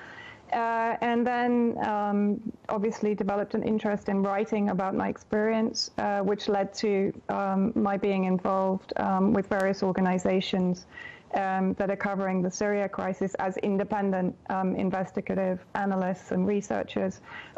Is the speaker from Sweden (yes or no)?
no; United Kingdom; born there; I'm British born.